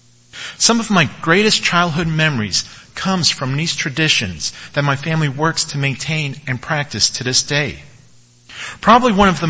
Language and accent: English; New England, United States; what the Easter seasons were like for me growing up in New England. As a Portuguese American